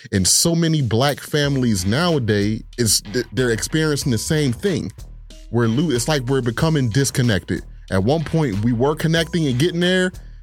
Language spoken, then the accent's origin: English; Philadelphia, Pennsylvania, United States; Growing up in Philly, Southwest Philadelphia, 1708 South Udall Street. Everybody knew everybody on the block.